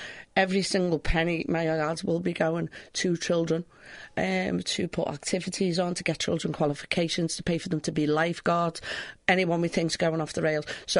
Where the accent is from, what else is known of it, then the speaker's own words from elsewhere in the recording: Liverpool, North West England, United Kingdom; accent: Scouse; now in York, United Kingdom; Oh, yeah, I am from Liverpool, not from York.